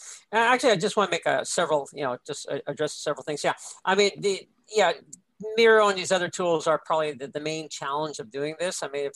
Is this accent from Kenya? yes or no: no; Canada; Not so much in my case, being Canadian